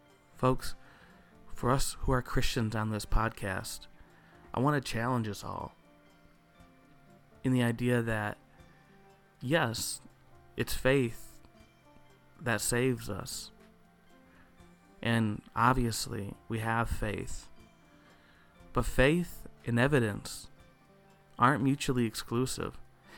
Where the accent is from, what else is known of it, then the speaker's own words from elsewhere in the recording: Flint, Michigan, United States; I'm coming from Flint, Michigan.